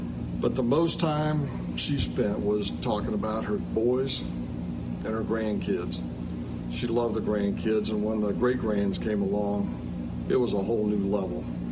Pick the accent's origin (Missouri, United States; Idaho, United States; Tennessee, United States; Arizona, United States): Missouri, United States; St. Louis; You know, since I moved away from St. Louis, every couple weeks I try and give him a call.